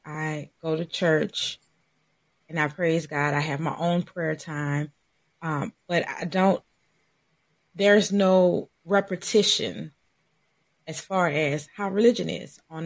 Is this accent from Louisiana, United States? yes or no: yes; New Orleans, Louisiana, United States; Well, I'm from New Orleans, so a lot of people say we have the Southern hospitality.